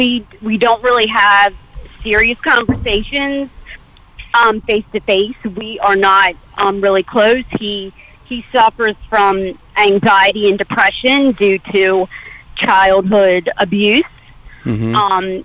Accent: Baltimore, Maryland, United States; I'm originally from Baltimore. And when we first got married, he was in the military, so we've had to move a couple times.

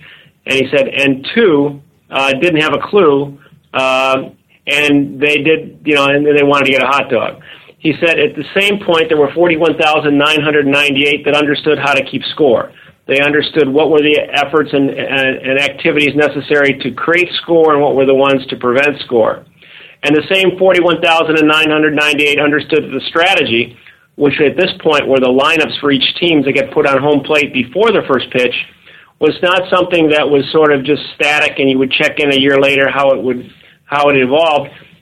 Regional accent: Ohio, United States; you know, I'm from Ohio, so in Ohio, and I'm also a sports fan. So in Ohio, there is a team called the Cleveland Indians, and the Cleveland Indians are a baseball team that I grew up being a tremendous fan of.

